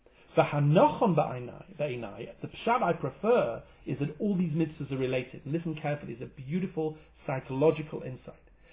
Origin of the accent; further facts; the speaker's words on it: England, United Kingdom; it's not a question of, I'm English.